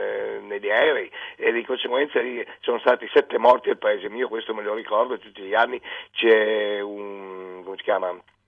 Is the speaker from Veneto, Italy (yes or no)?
yes; Veneto, Italy; io vengo dalla provincia di Verona e abitavo nella bassa del Veronese, dove passa l'Adige naturalmente.